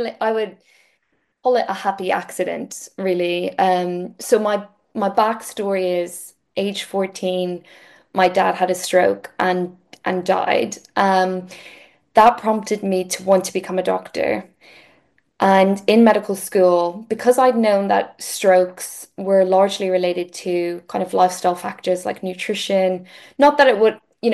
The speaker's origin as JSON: {"language": "English", "country": "Ireland", "moved": "as an adult", "said": "Yeah, I moved to Wales when I was 18."}